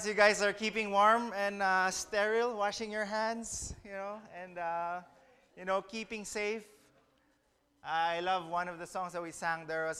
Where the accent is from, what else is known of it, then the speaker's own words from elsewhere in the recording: Philippines; Yes, we are from the Philippines.